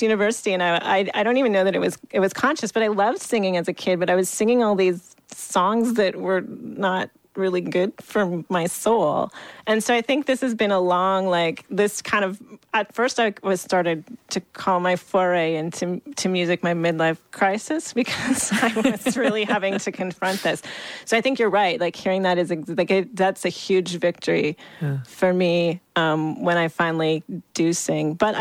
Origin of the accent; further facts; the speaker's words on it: Wingham, Ontario, Canada; I grew up in Wingham, the Alice Monroe town, so it's